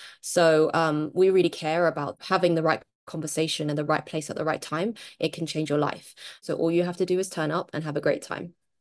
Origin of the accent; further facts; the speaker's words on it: London, United Kingdom; moved away as an adult; now in South Korea; I am British Chinese. I was born and raised in London and my whole life lived in England and moved to South Korea 4 years ago.